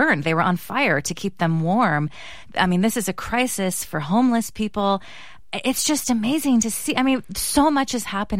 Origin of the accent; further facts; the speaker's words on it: California, United States; growing up in California, I can't even fathom what it's like to be in 21 below zero weather.